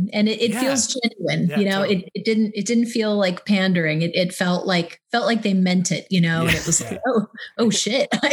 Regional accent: Midwest, United States; I'm from the Midwest and we just had a cow skull in my art class.

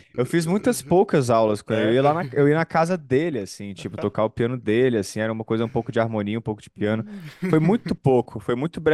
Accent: Brasília, Federal District, Brazil; moved away as an adult; now in São Paulo, Brazil; Eu saí de Brasília com 23 anos. Não foi tão cedo, né?

